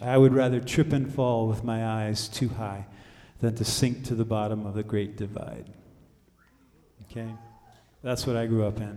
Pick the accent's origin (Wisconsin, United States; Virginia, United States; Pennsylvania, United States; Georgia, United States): Virginia, United States; Richmond; I grew up in Richmond, Virginia.